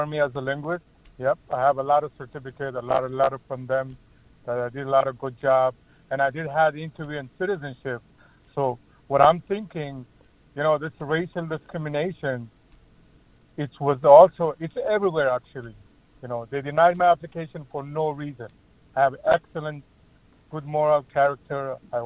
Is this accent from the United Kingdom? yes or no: no; Afghanistan; moved away as an adult; now in New York, United States; 30 years in this country. I came from Afghanistan. I don't know Afghanistan more than I know New York. This is my home.